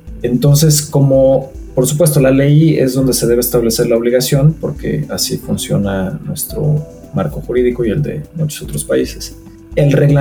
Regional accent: Mexico; para nosotros como pues mexicanos

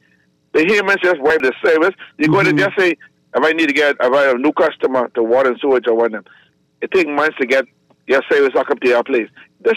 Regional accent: Andros, Bahamas; I'm from the island. I'm from Andros.

